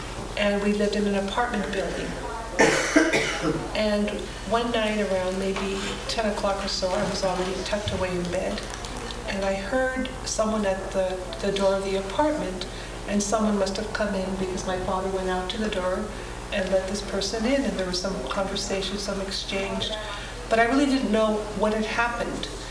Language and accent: English; San Francisco, California, United States; also born or lived in El Salvador; A little bit about myself. I'm actually originally from Central America. I was born in El Salvador. And at the age of two, my parents came up to San Francisco, California, and resided in, or established themselves in a wonderful neighborhood called the Mission.